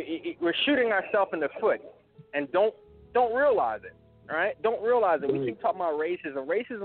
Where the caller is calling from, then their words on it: Philadelphia, Pennsylvania, United States; I'm calling from Philadelphia.